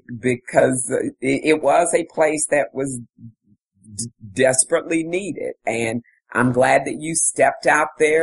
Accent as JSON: {"language": "English", "region": "the South", "country": "United States", "tie": "born or raised there", "said": "because again, growing up in the South and in the time in I'm 57, when I was young, you really only thought about race in terms of black and white."}